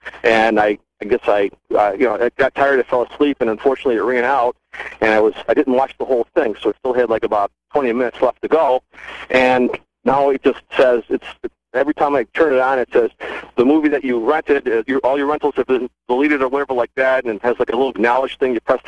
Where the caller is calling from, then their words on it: Charlotte, North Carolina, United States; Okay, I'm in Charlotte right now.